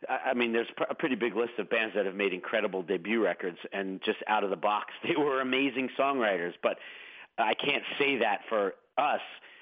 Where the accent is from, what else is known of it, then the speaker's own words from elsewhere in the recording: Queens, New York, United States; I was a very what I consider to be normal kid growing up in Queens, much like all the other kids I was hanging out with.